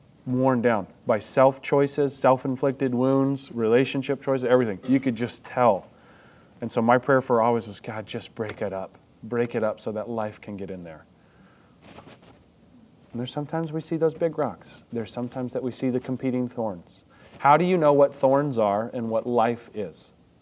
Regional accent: Little Rock, Arkansas, United States; Great. I'm from Little Rock. That's awesome.

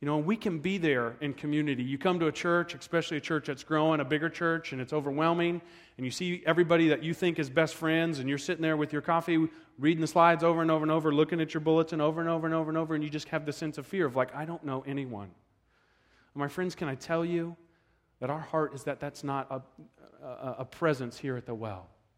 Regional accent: Oklahoma, United States; now in Fresno, United States; You know, for me growing up in Oklahoma, it was hot, like here in Fresno

